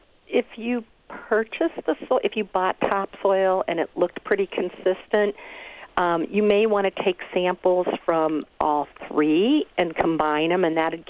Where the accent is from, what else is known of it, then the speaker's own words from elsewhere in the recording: Ohio, United States; Oh, and you know, I grew up in Ohio and moved here